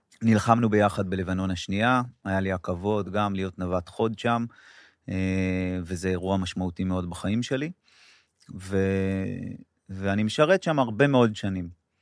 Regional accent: Gush Etzion, West Bank, Palestine; גדלתי בגוש עציון

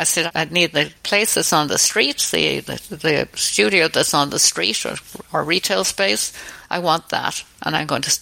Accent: Ireland; And I said, "No, I'm the Irish designer."

